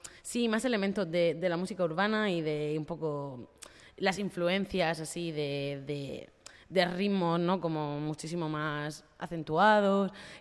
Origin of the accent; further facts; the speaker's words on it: Correntías, Valencian Community, Spain; grabado en Correntías, que es de donde soy yo.